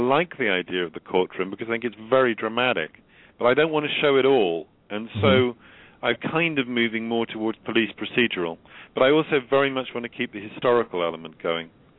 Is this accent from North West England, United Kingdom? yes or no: no; Oxford, South East England, United Kingdom; I mean, I grew up in Oxford, and I went to Oxford, to the university there, and so I know all the streets